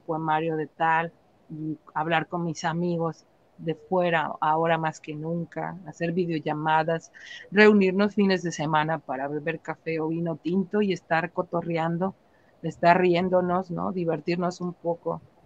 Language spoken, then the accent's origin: Spanish; Mexico; como todos los que somos mexicanos, tenemos parientes en el norte, le decimos acá, ¿no? En Estados Unidos.